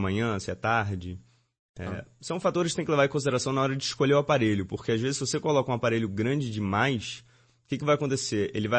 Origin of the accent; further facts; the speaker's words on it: Rio de Janeiro, Brazil; Sou do Rio.